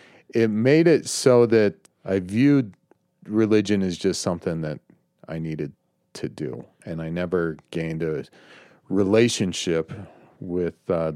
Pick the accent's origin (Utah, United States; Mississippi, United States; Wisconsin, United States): Utah, United States; I'm from Utah County. I've lived in Utah. I've been in and around the church my whole life.